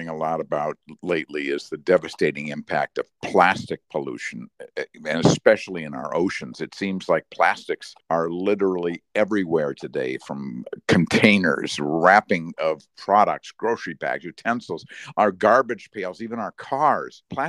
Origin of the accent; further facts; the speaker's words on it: Minnesota, United States; I was born and raised in Minnesota, and they have a terrible situation going on because it's an agricultural state